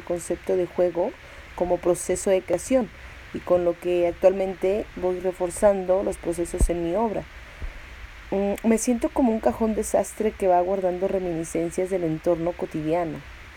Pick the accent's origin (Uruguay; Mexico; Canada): Mexico; soy artista visual mexicana